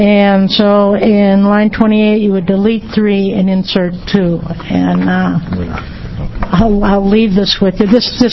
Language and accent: English; North Bend, Oregon, United States; I'm from North Bend, Oregon.